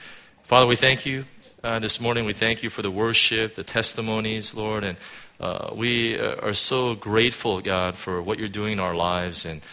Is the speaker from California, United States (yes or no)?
yes; California, United States; I'm from California, man, you know? California's beautiful.